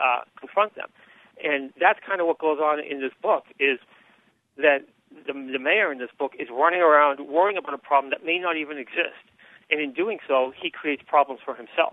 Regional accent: Boston, Massachusetts, United States; now in Chicago, United States; I grew up in Boston, and but I've been here for a couple decades now since I got out of college.

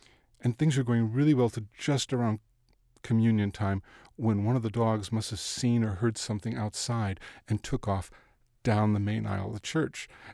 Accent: United States; accent: Southside; And so it took me 4 years of going to college to get rid of my Southside accent.

